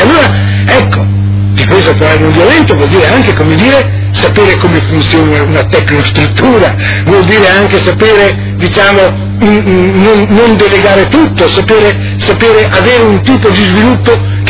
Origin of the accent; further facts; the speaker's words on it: Ferrara, Emilia-Romagna, Italy; io vengo da Ferrara, un terzo della nostra provincia è rimasto senza luce, senza acqua, senza gas